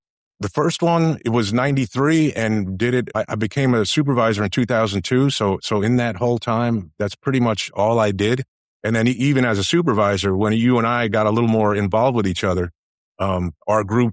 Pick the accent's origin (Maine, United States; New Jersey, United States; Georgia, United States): New Jersey, United States; also born or lived in Everett, Massachusetts; I was born in Massachusetts. I lived in a little town called Everett. And then moved to, really, I would say when people ask me, where'd you grow up? New Jersey. That's really where I grew up.